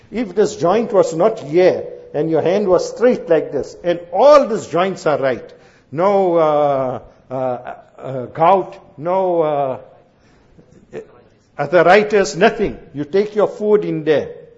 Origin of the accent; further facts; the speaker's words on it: Azaadville, Gauteng, South Africa; we come from Azadville, Joburg.